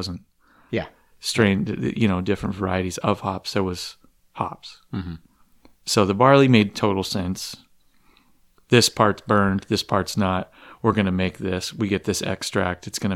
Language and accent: English; Alaska, United States; because I grew up in Alaska. I was born in Alaska.